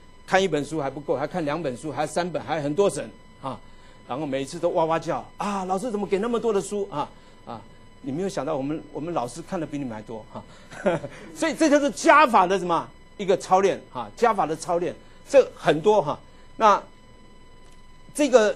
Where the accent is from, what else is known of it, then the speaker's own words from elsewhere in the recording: Taiwan; 我是来自一个小国家叫做台湾